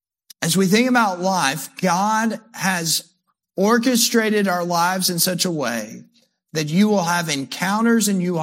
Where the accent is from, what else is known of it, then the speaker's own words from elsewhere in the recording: Alabama, United States; I'm from Alabama. I don't know if it just shows me all these people in Alabama because I'm from there